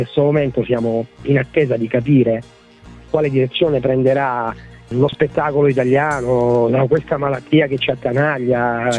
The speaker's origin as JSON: {"language": "Italian", "region": "Abruzzo", "country": "Italy", "said": "numerosissimi abruzzesi come me, io sono abruzzese"}